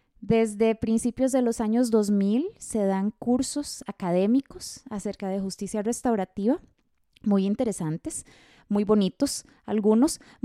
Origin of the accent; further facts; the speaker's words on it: Costa Rica; yo creo que eso es un profundo orgullo que debemos tener como costarricenses